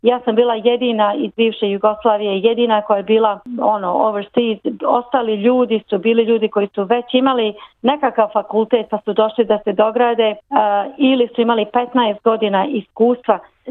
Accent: Banja Luka, Republika Srpska, Bosnia & Herzegovina; moved away as an adult; now in Australia; Bila sam te sreće da kod nas u Banja Luci, kad sam išla kroz i osnovnu i primary school i poslije, engleski je bio uvijek meni dobar

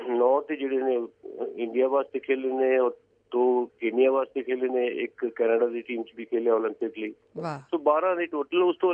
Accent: Sansarpur, Punjab, India; I think Sansarpur ਦੇ ਬਾਰੇ ਤੁਸੀਂ ਬੋਲਿਆ ਹੈ, ਮੈਂ ਉਸ ਪਿੰਡ ਦਾ ਜੰਮਪਲ ਹੈਗਾ

